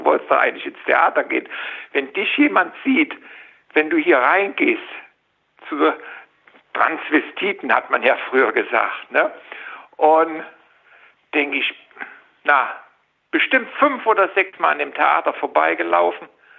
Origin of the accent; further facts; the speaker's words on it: Neuwied, Rhineland-Palatinate, Germany; Aber ich mit meinem Gedanken, wie das bei uns in Neuwied war. Wir hatten da eine Kneipe, die hieß Leuchtturm